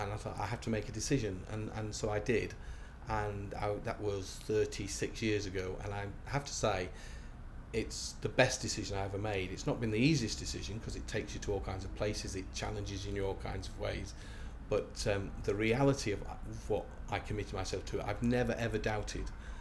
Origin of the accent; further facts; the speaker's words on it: Manchester, North West England, United Kingdom; also born or lived in Coventry; now in Plymouth, United Kingdom; I'm from Manchester originally. Although I was brought up in Manchester, I worked in Coventry for about 13 years before eventually moving down to Plymouth, so slowly I'm making my way down. I've nearly got to the end of the country.